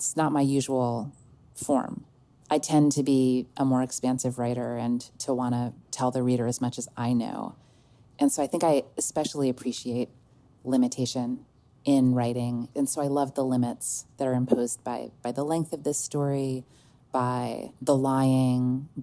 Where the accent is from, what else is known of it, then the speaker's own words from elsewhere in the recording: New York, United States; I'm going to have to school you because I'm a New Yorker and I know better.